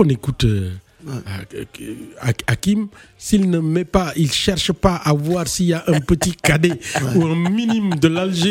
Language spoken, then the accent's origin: French; Dakar, Senegal; Toi, au moins, tu pourras venir en voyage chez moi au Sénégal. À Dakar.